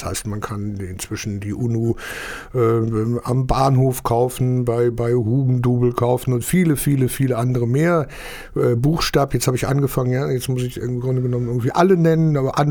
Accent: Rhineland, Germany; Ja, ich bin Rheinländer. Einmal gelernt, nie vergessen.

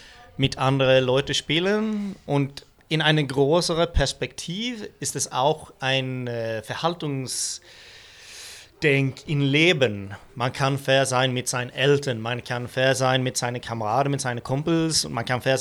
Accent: Sweden; German is a second language; Ich komme aus Schweden.

